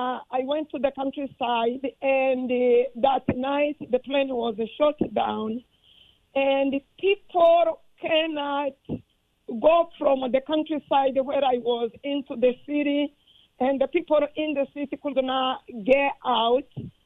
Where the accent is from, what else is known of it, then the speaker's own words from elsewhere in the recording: Rwanda; So I come from Rwanda. It's a small country in Central Africa